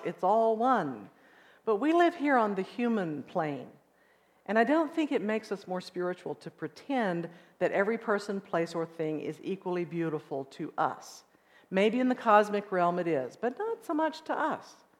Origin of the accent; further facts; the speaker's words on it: Odessa, Texas, United States; Actually, I learned that growing up in Odessa, which looks a lot like Yuma. We couldn't get much nourishment from nature. We got it from other people. West Texas people are really great.